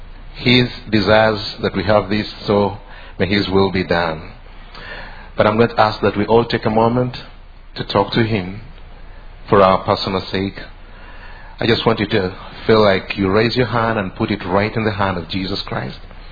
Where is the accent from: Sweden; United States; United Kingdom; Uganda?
Uganda; I come from Uganda. Uganda is found in Africa, East Africa, just between Kenya and Congo.